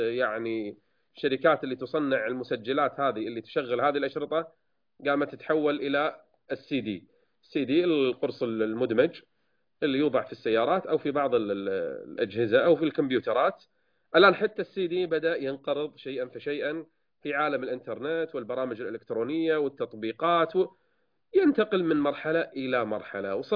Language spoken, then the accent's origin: Arabic; Kuwait; رجل داعية من أقدم الدعاة عندنا بالكويت